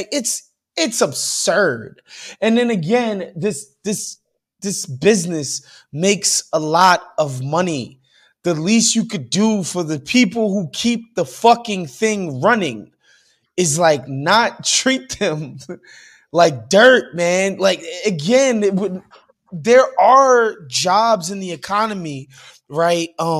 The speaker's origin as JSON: {"language": "English", "region": "New York", "country": "United States", "said": "Look, I'm from New York. I have a lot of friends who work in MTA."}